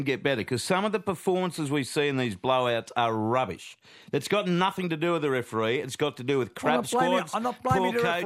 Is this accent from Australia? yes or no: yes; Queensland, Australia; I'm feeling pretty confident as a Queenslander for game one